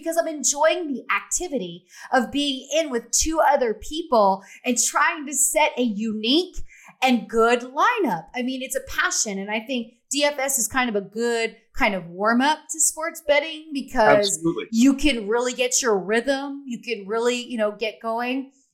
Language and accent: English; Easton, Pennsylvania, United States; I'm from Easton, Pennsylvania.